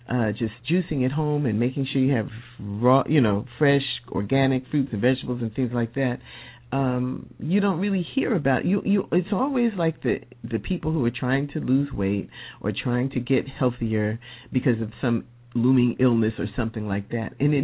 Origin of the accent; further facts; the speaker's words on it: New Jersey, United States; Okay, yes. I'm from New Jersey, and I'm here for that reason, because the snow was on my last nerve. But I went to undergrad in upstate New York.